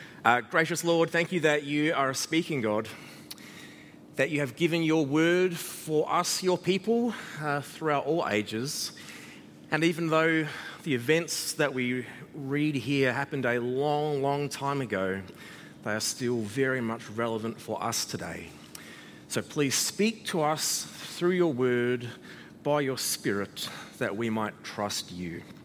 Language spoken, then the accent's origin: English; Adelaide, South Australia, Australia; moved away as an adult; Now, I grew up in Adelaide. Actually, I grew up in Panorama, just up the hill here. When I was 16, I moved just across the road, the other side of South Road, into St. Mary's. So, in a way, I'm very much a local boy.